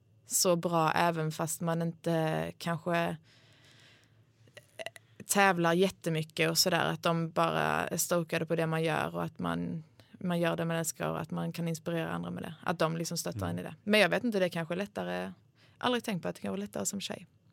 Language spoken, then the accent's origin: Swedish; Sweden; Det var jag ganska stolt över mig själv. Som svensk i en portugisisk tävling.